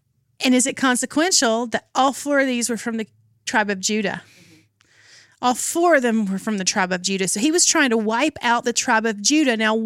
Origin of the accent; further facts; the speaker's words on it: South Carolina, United States; I'm from South Carolina.